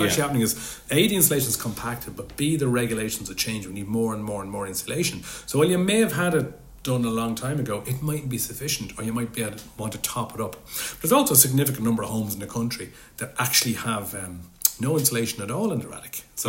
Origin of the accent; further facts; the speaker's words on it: Ireland; Because as Irish people, and I noticed from my current role